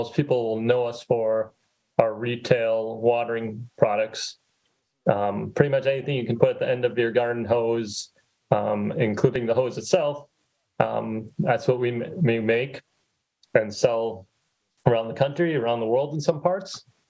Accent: Manitowoc, Wisconsin, United States; also born or lived in Chicago / Baltimore; I grew up in Manitowoc, went to school, high school at Lincoln, went to college in Chicago, worked in Chicago, then Baltimore, Washington area for a while, then back to Chicago for a few years.

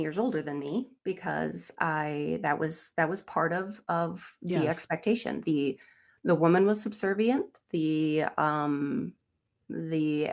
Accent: Sparta, Wisconsin, United States; A little central-ish Wisconsin. Okay. I grew up in the Thomas Sparta area.

